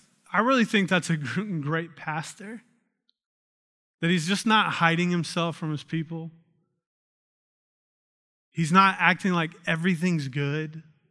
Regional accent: the South, United States; especially I grew up in the South, so in the church I grew up in, it felt like everyone was perfect all the time.

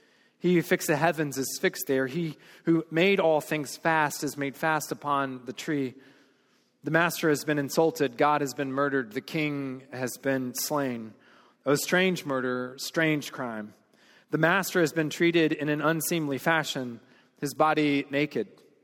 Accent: the South, United States; my immediate response is a smile on my face, because I'm a Southerner

